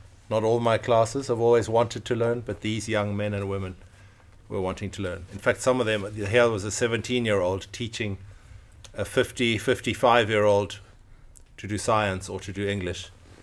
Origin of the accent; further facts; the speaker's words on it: Zimbabwe; So I was born and brought up in Zimbabwe. Not many people know much about Zimbabwe. It's a small country just north of South Africa. It's landlocked.